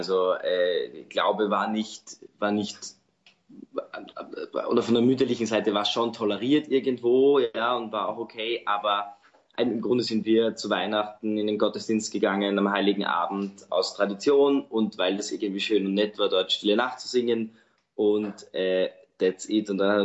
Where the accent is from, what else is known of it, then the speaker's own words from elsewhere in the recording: Eckendorf, Germany; Ich komme aus Eckendorf, aus der unteren Feldgasse.